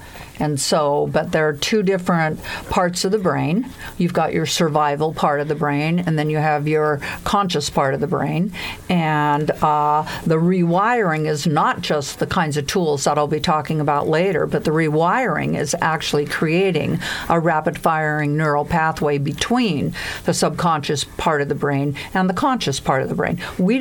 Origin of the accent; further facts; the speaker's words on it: San Diego, California, United States; It's very cold, but I'm here from San Diego.